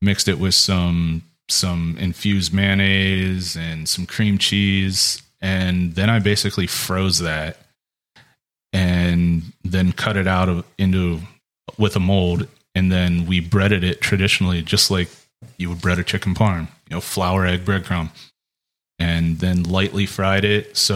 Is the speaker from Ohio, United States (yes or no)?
yes; Ohio, United States; I'm a Midwest boy. I grew up in Ohio. I lived around corn farms the first 30 years of my life.